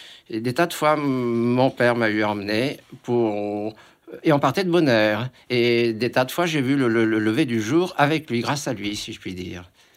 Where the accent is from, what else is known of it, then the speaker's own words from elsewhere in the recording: Marseille, Provence-Alpes-Côte d'Azur, France; born there; je suis né au bord de la mer, je suis né à Marseille. En fait, plus qu'à Marseille, je suis né dans les Calanques.